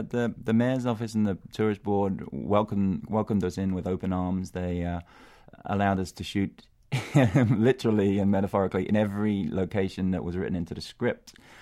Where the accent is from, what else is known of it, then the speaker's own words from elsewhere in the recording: London, United Kingdom; It being from Irish parents and growing up in London, you see both sides of that whole nationalistic question.